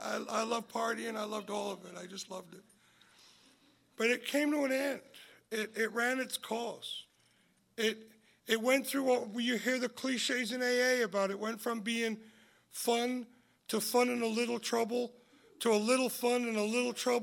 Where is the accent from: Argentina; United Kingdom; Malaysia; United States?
United Kingdom; Leeds, Yorkshire and the Humber; We stood in front of a liquor store in my hometown in Leeds, England